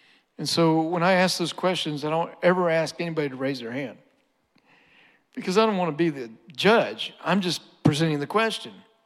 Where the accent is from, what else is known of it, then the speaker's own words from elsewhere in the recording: United States; I'm the gringo. I'm the American guy here, right?